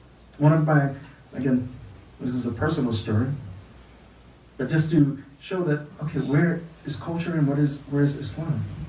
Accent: United States; I said, I'm from America. I said, in America, when you wear jeans, you're not trying to be westernized. This is, you know, at least for me, I grew up here.

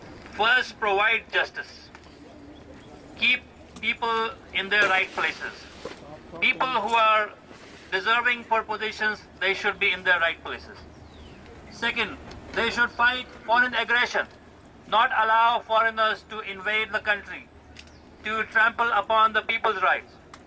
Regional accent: Pakistan; We are Shia Muslims from Pakistan, most of us, and from our childhood we were hearing we heard when we were small that Pakistan was built as a homeland for Muslims.

